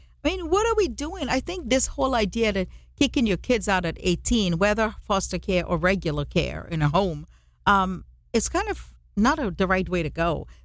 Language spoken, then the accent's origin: English; Trinidad & Tobago; And I go, well, I'm from Trinidad. We put a little bit of this, a little bit of that. We don't measure.